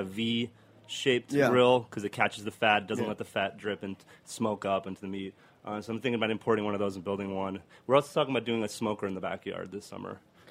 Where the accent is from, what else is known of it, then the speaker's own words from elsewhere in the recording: Argentina; I'm from Argentina, so we have asado down there.